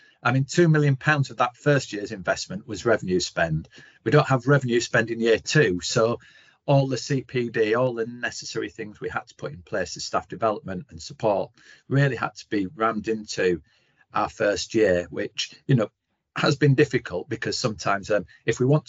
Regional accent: Yorkshire and the Humber, United Kingdom; accent: Yorkshire; they both sound exactly the same in my Yorkshire accent.

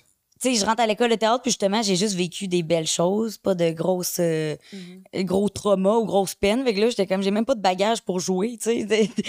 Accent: Quebec, Canada; now in Montreal, Canada; puisque je suis originaire de la Beauce.

